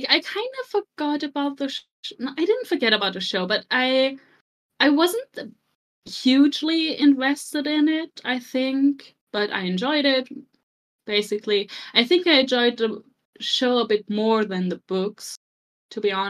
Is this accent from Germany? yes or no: yes; Germany; first language German; English is a second language; I'm from Germany, as you can hear.